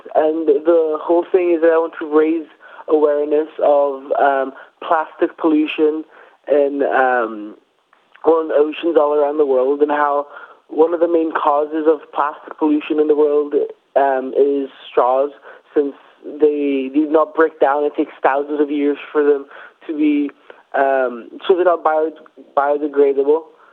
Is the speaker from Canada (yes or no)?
no; Greece; also born or lived in London, United Kingdom / Barcelona, Spain; I was born in London, and from a young age I moved to Greece, so I lived there for 7 years. And in fourth grade, I moved to Barcelona, Spain, and I lived there for 5 years. And I moved back to Greece a year ago.